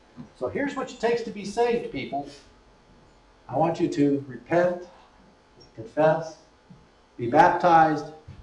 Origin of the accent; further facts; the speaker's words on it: Akron, Ohio, United States; I grew up in Akron, Ohio.